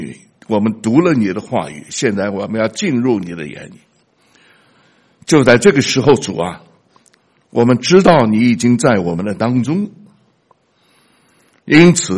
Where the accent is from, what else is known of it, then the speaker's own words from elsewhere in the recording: China; 我是中国人，我说中国话，我吃中国饭，我有的选择吗？我是中国人，没法选择的啊。